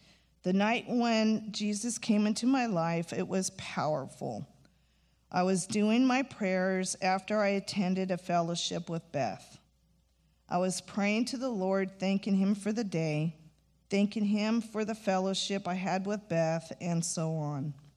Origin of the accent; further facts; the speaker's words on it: Santa Clara, California, United States; as a child growing up in Santa Clara, I was raised to be Catholic. I attended church, catechism, and Catholic school as well.